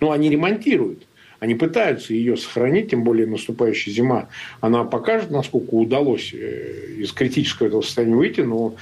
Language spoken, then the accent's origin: Russian; Samara Oblast, Russia; Я вот родом из Самарской области